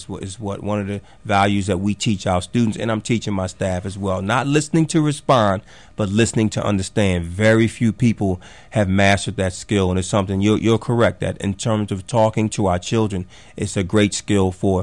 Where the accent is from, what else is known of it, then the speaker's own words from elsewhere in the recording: Philadelphia, Pennsylvania, United States; I grew up in the Diamond Street Project right in North Philadelphia near Temple University, single-parent home, single mom